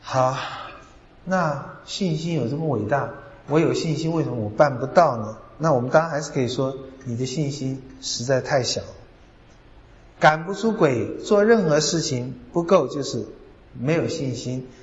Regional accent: China; 我们中国人也很喜欢有的时候很唯心啊

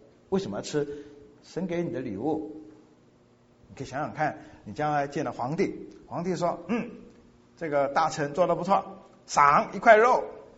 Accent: Quanzhou, Fujian, China; 也跟我的家乡有点关系的。这我们福建在我的家乡有一批回族，这些回族我曾经在不同场合提到，这些回族是阿拉伯血统，1000年前。可是这些回族在福建泉州

